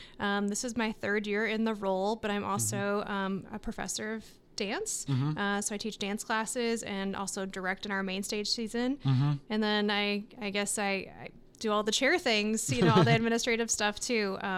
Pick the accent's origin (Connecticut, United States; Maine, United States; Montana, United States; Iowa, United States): Iowa, United States; And I'm from Iowa.